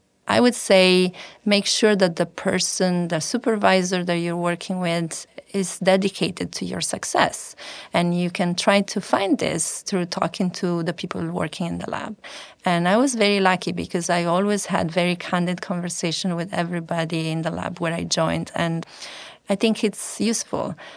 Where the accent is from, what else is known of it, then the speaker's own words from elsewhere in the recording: Italy; English is a second language; So it really gave me this amazing opportunity to realize, I'm coming from Italy. Everybody knows Italy, but it's just a small country in the world, if you think about it.